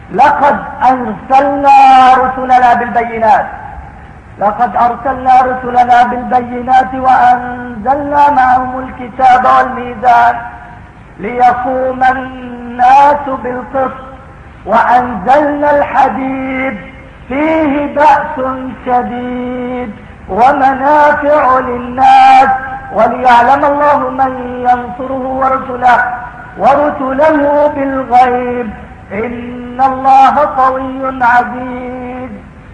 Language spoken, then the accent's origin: Arabic; Palestine; أنا فلسطيني، قاتلنا في فلسطين حتى ضربت الحدود امامنا